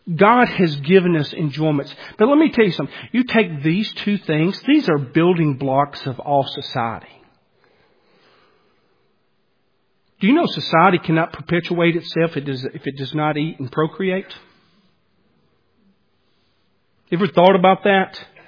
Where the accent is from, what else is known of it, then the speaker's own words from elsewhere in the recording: Louisiana, United States; also born or lived in Alabama; Okay, I'm from Louisiana, Alabama/Louisiana. Let me tell you something. We eat oysters there.